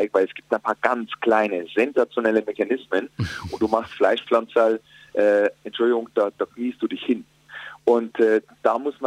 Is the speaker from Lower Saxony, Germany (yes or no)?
no; Bavaria, Germany; Jetzt, ich meine, jetzt komme ich aus Bayern.